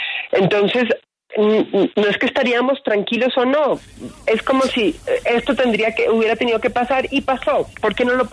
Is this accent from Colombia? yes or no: yes; Colombia; todos como colombianos desde cada una de nuestras casas